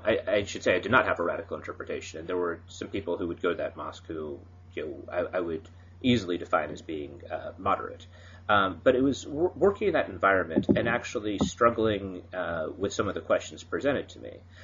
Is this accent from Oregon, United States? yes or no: yes; Ashland, Oregon, United States; By chance, in my hometown of Ashland, Oregon, there was a charity